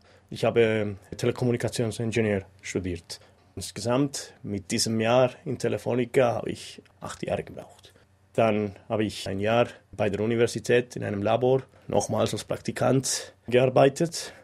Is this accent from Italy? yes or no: no; Madrid, Community of Madrid, Spain; Ich bin in Madrid geboren, 1984.